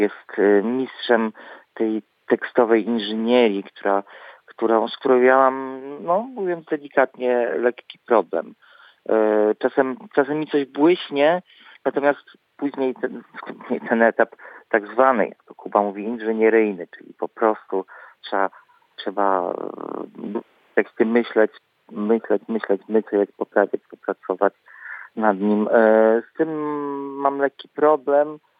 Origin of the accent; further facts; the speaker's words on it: Działdowo, Warmian-Masurian Voivodeship, Poland; Ja przyjechałem z Działdowa, jestem trochę starszy od Mariusza.